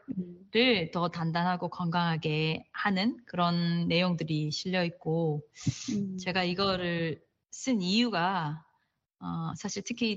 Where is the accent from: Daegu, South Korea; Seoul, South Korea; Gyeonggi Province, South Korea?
Daegu, South Korea; 왜냐하면 전 대구 사람이거든요. 엄청 춥잖아요.